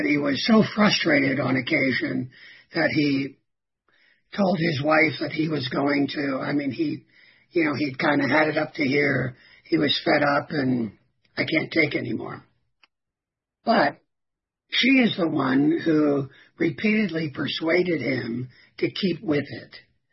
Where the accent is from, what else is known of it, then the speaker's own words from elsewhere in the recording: Philadelphia, Pennsylvania, United States; also born or lived in Southern California; I was born in Philadelphia and lived half of my childhood in Philadelphia and half of my childhood, the older half, in Southern California, right?